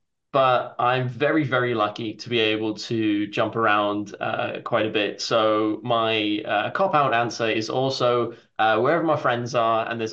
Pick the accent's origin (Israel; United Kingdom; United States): United Kingdom; born there; So I was originally born in the UK